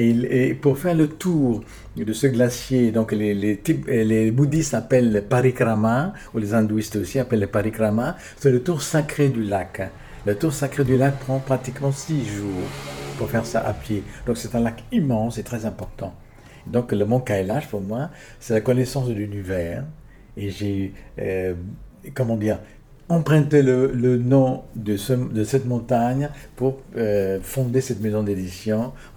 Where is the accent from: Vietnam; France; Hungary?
Vietnam; moved away as an adult; En fait, j'ai grandi au Vietnam, de l'âge de 4 ans jusqu'à l'âge de 19 ans.